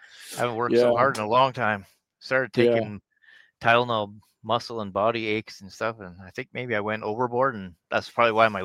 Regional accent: Michigan, United States; where the I-75 ends going north of Lansing, like all the way to the border, I'm right close to there. My hometown is on the other side of the I-75.

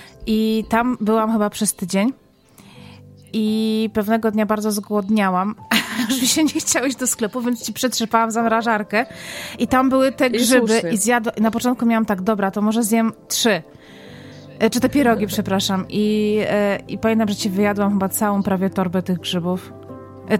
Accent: Silesian Voivodeship, Poland; też na przykład nigdy jako Ślązaczka nie jadłam tej słynnej moczki w święta

